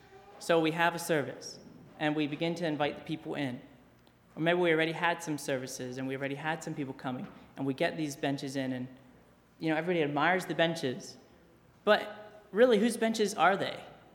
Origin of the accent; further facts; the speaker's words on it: United States; How am I, as an American, coming across, how do I relate?